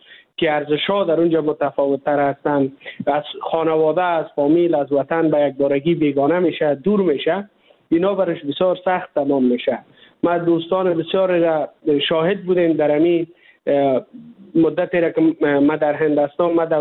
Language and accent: Persian; Afghanistan; برای ما کسایی که از افغانستان هستیم